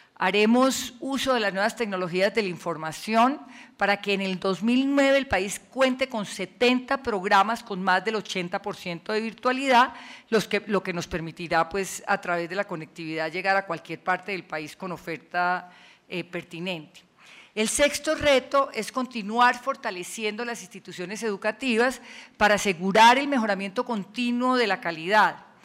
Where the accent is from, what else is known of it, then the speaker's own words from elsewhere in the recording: Colombia; como muchos colombianos de esos que participaron en el plan